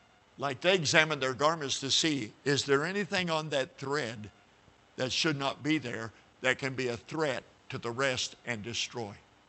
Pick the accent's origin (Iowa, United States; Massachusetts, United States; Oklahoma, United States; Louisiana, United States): Oklahoma, United States; I'm from Oklahoma. I get made fun of being an Okie and all that kind of stuff. And I love Oklahoma.